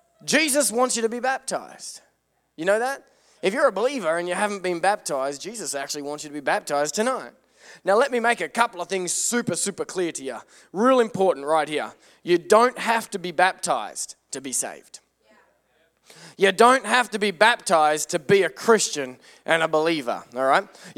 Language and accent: English; Australia; I'm Australian and we speak different than you.